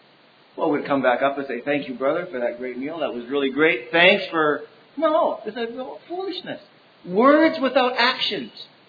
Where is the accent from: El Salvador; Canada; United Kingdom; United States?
El Salvador; trying to learn Spanish language, even though I was raised in El Salvador, I struggle with it.